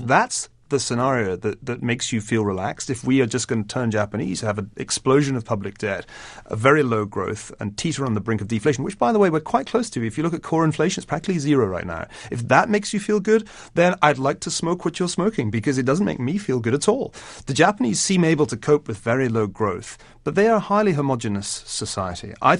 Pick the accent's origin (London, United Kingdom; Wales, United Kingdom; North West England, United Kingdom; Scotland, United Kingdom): Scotland, United Kingdom; Glasgow; I come from Glasgow. You know, this is a post-industrial rust belt city. Most people of my generation who didn't get a good education ended up spending their lives on welfare or in jail.